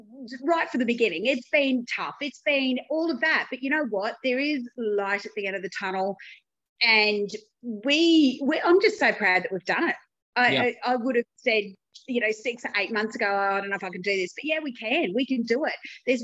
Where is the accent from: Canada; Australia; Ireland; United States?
Australia; Rockhampton, Queensland; from Rockhampton in central Queensland.